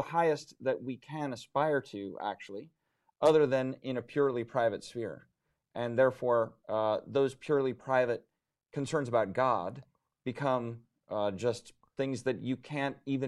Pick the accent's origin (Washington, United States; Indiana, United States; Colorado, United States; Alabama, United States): Washington, United States; Seattle; I'm from Seattle.